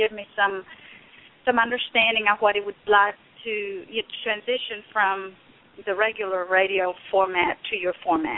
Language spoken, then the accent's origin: English; Tennessee, United States; I am from Tennessee, and I just finished a contract through a local radio station here in the Columbia area.